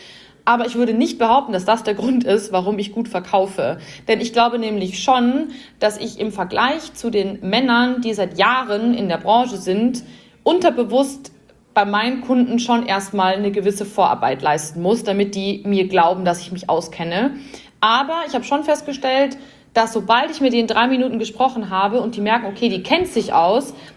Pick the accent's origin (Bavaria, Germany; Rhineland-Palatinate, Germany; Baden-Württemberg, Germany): Bavaria, Germany; so 4 Stammtischbrüder, sagt man bei uns in Bayern